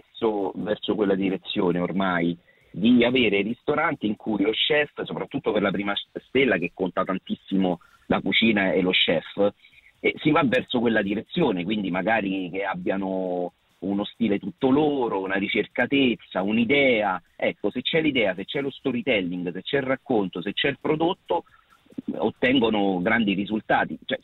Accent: Rome, Lazio, Italy; Noi siamo di Roma, per esempio

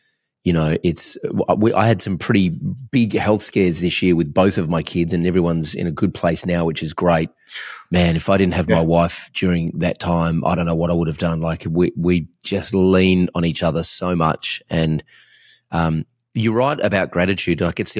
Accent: Australia; born there; how lucky am I that I was born in Australia

